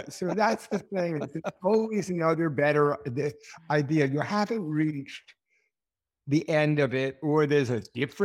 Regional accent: New York, United States; If I go to the Midwest, I'm automatically rude because I'm from New York.

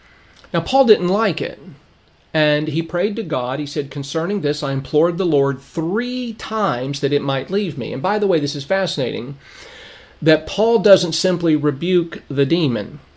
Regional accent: Lancaster, California, United States; I grew up in Southern California, Lancaster area. We had tumbleweeds everywhere.

